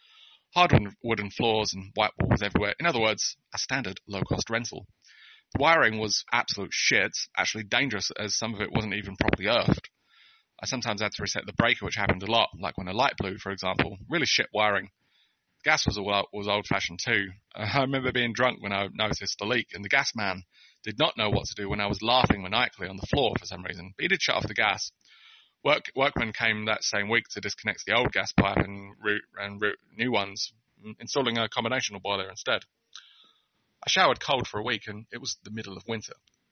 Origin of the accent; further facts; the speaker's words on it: England, United Kingdom; I'm in England now. I've just teleported to my home country.